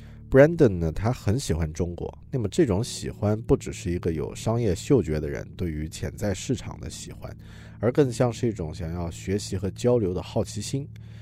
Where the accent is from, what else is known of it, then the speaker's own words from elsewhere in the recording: New Zealand; Chinese is a second language; 我作为一个新西兰人，对于中国真的很感兴趣